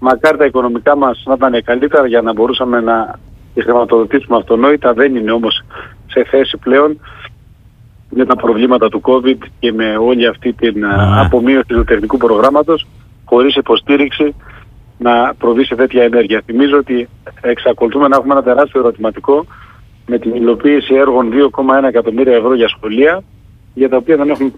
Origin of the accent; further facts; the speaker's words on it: Heraklion, Crete, Greece; Και νομίζω ότι τα δούμε ως Ηρακλειώτες καθημερινά.